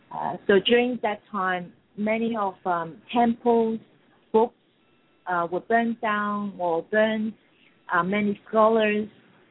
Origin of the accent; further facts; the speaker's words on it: Hong Kong; born there; I'm Chinese, I was born in Hong Kong. Hong Kong is already a little bit better because when I was there, I was it was under the British government. So it wasn't under communism.